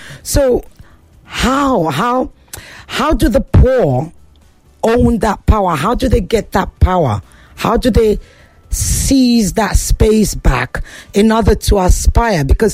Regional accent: United Kingdom; Well, I'm a Nigerian Brit, so I'll tell the Brits what to do and tell the Nigerians what I think as well.

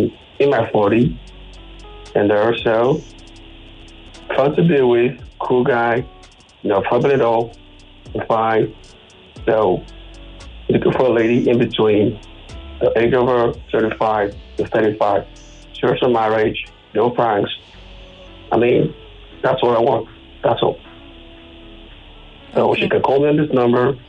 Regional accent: Ondo, Nigeria; I live in Ejibo, and I'm from Ondo State

